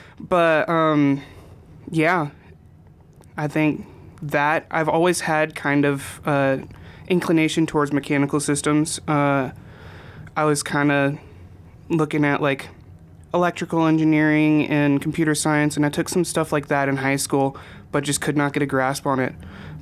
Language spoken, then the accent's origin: English; McMinnville, Oregon, United States; So, I'm from McMinnville, Oregon.